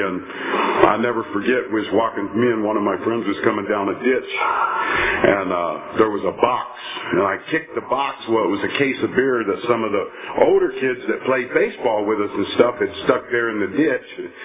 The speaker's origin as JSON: {"language": "English", "town": "Tulare", "region": "California", "country": "United States", "tie": "born or raised there", "said": "I grew up in Tulare. I lived there my whole life."}